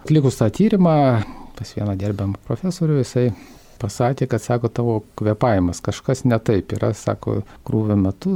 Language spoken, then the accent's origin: Lithuanian; Kaunas, Kaunas County, Lithuania; man 49 metai, gimiau Kaune ir augo Kaune, netikinčioj šeimoj.